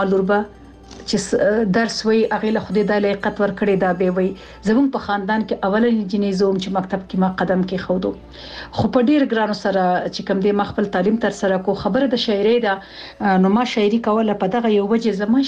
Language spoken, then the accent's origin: Pashto; Laghman, Afghanistan; زه د افغانستان د لغمان اوسیدونکی یم.